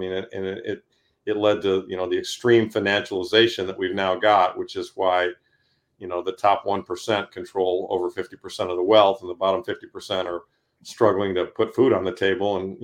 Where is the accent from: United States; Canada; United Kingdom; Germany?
United States; Ann Arbor, Michigan; I grew up in the Midwest, grew up in Ann Arbor, Michigan.